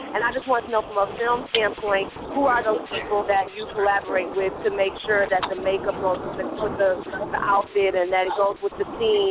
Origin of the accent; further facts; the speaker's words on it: Detroit, Michigan, United States; Also, I'm from Detroit, so I'm really happy that a movie was filmed there